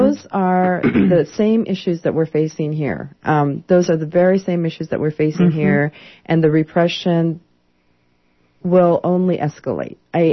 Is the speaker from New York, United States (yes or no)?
no; El Paso, Texas, United States; Well, actually, I'm from the border. I'm from El Paso.